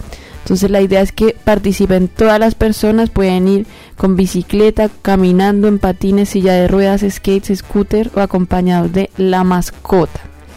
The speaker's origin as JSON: {"language": "Spanish", "country": "Colombia", "said": "como yo soy de Colombia, ya en Bogotá igual hace mucho tiempo hay una gran cultura ciclística"}